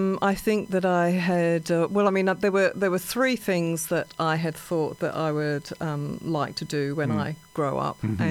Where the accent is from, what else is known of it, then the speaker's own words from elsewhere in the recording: England, United Kingdom; I was growing up in England at the time Margaret Thatcher was at the helm.